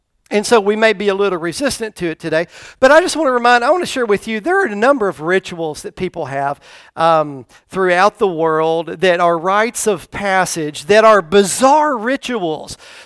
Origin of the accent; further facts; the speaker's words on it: Tennessee, United States; I used to see this quite a bit as a child growing up in Tennessee at our church.